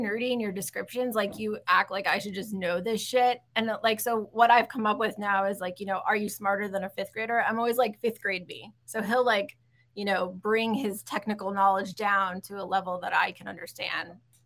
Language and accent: English; Midwest, United States; now in Los Angeles, United States; which is something I did in Chicago. I'm from the Midwest.